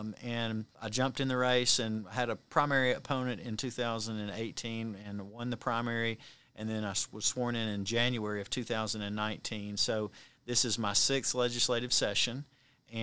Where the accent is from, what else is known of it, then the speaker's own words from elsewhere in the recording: Cartersville, Georgia, United States; who had represented the House 15th District, which is there in my hometown, Cartersville